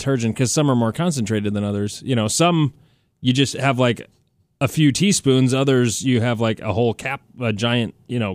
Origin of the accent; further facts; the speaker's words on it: Beresford, South Dakota, United States; I grew up in Beresford, went to Sioux Falls to get stuff.